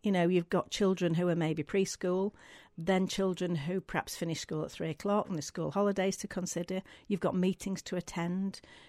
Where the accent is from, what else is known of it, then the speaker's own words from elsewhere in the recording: Manchester, North West England, United Kingdom; now in Macclesfield, United Kingdom; I'm from North Manchester, but I feel like a native of Mac.